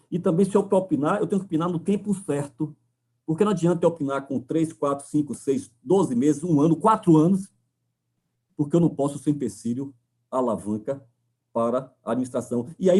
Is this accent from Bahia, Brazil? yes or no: yes; Bahia, Brazil; como bom baiano que sou